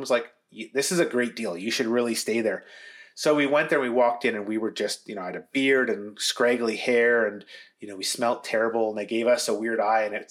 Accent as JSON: {"language": "English", "country": "Canada", "said": "We tell them we're Canadian."}